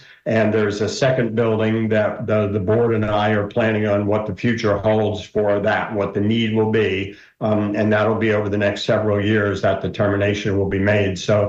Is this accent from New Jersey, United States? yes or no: yes; Jefferson Township, New Jersey, United States; I was the council president of my hometown, Jefferson Township, up in New Jersey.